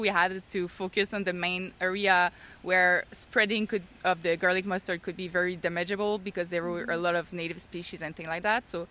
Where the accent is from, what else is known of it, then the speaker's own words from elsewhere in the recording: Montreal, Quebec, Canada; I'm from Montreal, born and raised.